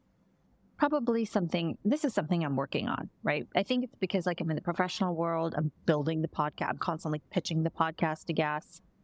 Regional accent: Barbados; born there; I was born in Barbados, so the Barbadian version of me, we call it Bajan

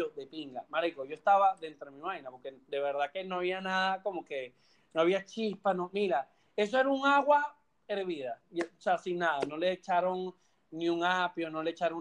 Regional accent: Canada; pero lo hago porque soy canadiense y soy polite.

